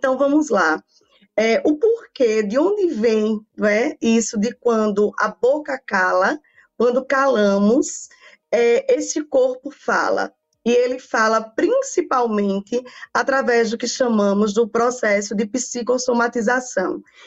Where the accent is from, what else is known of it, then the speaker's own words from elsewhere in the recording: Alagoas, Brazil; now in Jaboatão dos Guararapes, Brazil; Pernambuco, né, aqui de Jaboatão dos Guararapes, região metropolitana de Recife. Sou alagoana, mas estou aqui há 5 anos